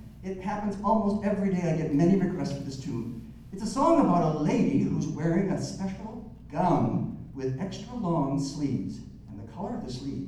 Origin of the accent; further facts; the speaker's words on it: Minnesota, United States; I'm from Minnesota, and up there I heard this morning that the schools were called off at 10 o'clock in the morning because of a blizzard coming through.